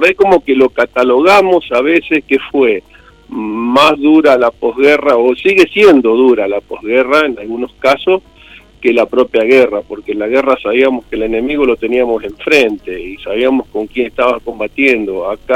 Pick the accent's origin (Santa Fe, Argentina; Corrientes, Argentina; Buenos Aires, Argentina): Buenos Aires, Argentina; now in Mendoza, Argentina; Yo soy de Buenos Aires, soy nacido en Buenos Aires. Ya hacen casi 32 años que vivo acá en Mendoza.